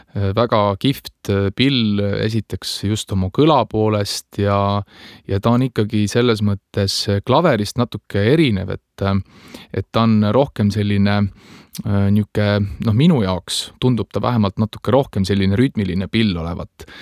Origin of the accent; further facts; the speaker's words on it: Jüri, Harju County, Estonia; also born or lived in Tallinn; mina olen sündinud Tallinnas ja Pelgulinnas. Ja olen oma lapsepõlve ja tegelikult üles kasvanud Tallinna lähedal Jüri Alevikus.